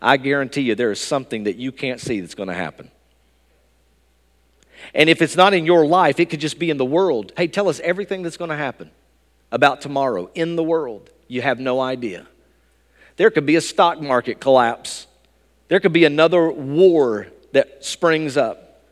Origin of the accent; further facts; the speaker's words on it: Bristol, Tennessee, United States; It was a small gas station in my hometown of Bristol, Tennessee